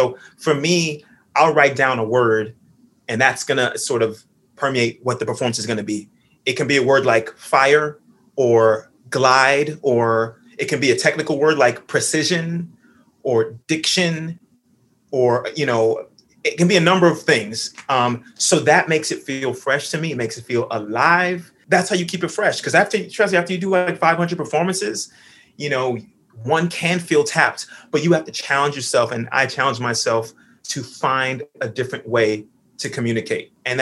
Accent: Miami, Florida, United States; I grew up in Miami, Florida, singing in church.

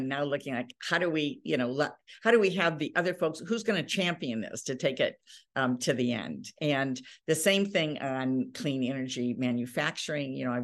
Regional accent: Michigan, United States; I'm born and raised in Michigan. And I'm definitely going to be here in Michigan.

